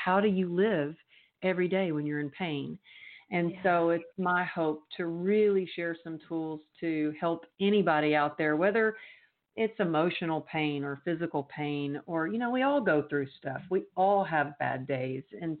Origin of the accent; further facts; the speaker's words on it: Texas, United States; I'm from Texas. Of course I like to push through pain.